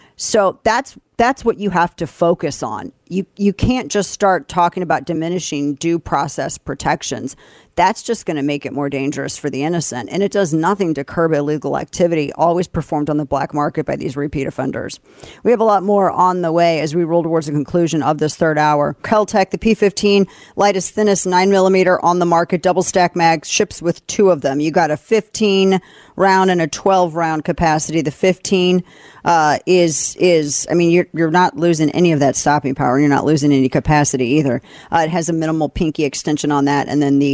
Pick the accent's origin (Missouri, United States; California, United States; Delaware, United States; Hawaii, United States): Missouri, United States; St. Louis; now in Dallas, United States; In my hometown of St. Louis, we've been in Dallas for about 14 years now, but I lived in downtown St. Louis.